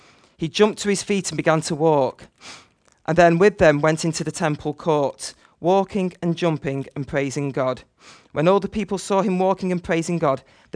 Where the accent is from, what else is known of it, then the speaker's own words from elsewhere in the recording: Manchester, North West England, United Kingdom; now in Liverpool, United Kingdom; You might say that's because I grew up in Manchester, and that's a different city. But even when I moved to Liverpool